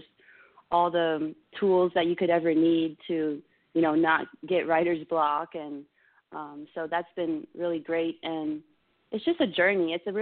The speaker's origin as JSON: {"language": "English", "region": "Maryland", "country": "United States", "tie": "born or raised there", "also_born_or_lived": "Florida", "said": "Yeah, I was born in Florida. I was raised in Maryland. And then I came back to Florida for college, and I studied music."}